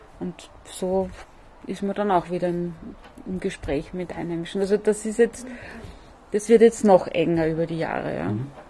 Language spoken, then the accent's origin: German; Vienna, Austria; ich als Wienerin bin ja in der Innenstadt aufgewachsen